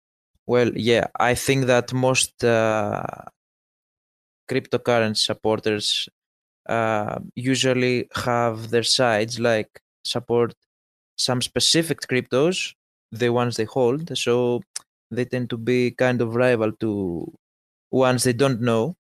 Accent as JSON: {"language": "English", "country": "Greece", "said": "I'm from Greece."}